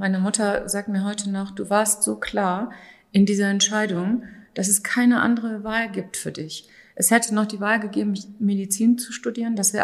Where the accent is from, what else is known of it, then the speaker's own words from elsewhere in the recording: North Rhine-Westphalia, Germany; habe dann in meiner Heimatstadt, kleiner Ort in Ostwestfalen-Lippe, gelebt